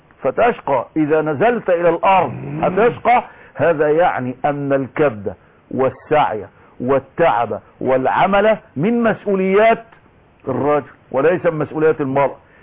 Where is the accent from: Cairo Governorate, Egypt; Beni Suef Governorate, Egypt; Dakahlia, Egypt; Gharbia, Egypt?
Cairo Governorate, Egypt; Shubra; ولكن انا اصلا من شبرا